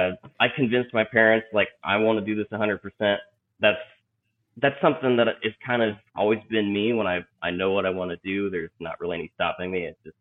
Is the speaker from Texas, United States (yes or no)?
no; Albany, Oregon, United States; I grew up in Oregon in a small town called Albany.